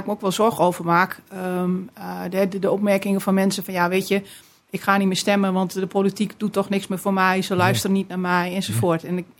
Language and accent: Dutch; Gelderland, Netherlands; Dat is de Liemers, tussen Arnhem en Doetinchem, vlak naast de Achterhoek.